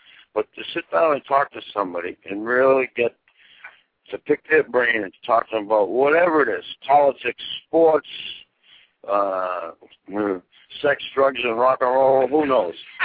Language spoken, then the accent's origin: English; Boston, Massachusetts, United States; You know, I grew up in Boston.